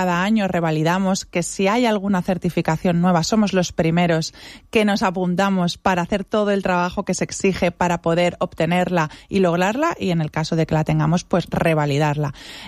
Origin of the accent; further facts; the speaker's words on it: Benidorm, Valencian Community, Spain; tenemos mucha suerte los que vivimos y somos de Benidorm de tener estas playas, esta ciudad